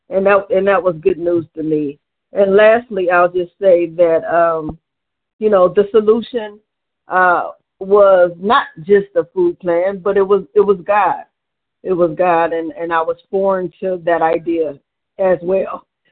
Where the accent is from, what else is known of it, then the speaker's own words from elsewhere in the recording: Cleveland, Ohio, United States; I'm from Cleveland, Ohio.